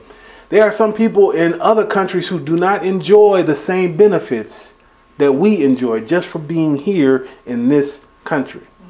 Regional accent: United States; You know, growing up in America, many of us have gotten accustomed to our modern day comforts and luxuries.

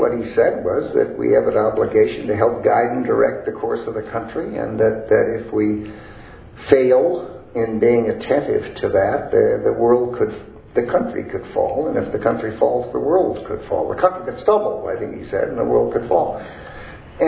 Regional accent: Midwest, United States; Yeah, I'm from the Midwest, and I'm a perennial optimist.

